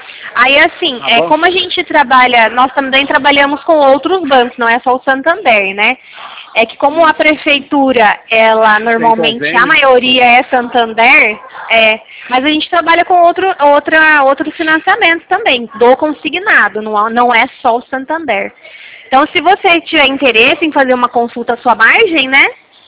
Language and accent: Portuguese; Mogi Guaçu, São Paulo, Brazil; sou daqui de Mogi Guaçu, sou de pertinho.